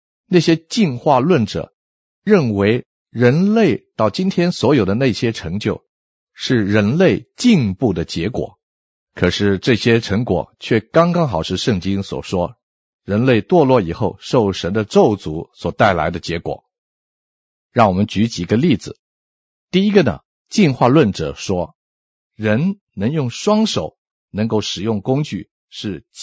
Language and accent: Chinese; China; 我们中国人有一句话说，言为心声